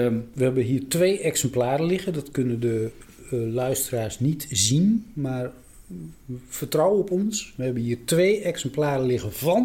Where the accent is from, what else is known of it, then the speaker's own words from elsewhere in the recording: Drachten, Friesland, Netherlands; En ik ben opgegroeid in Friesland, in het schitterende Drachten.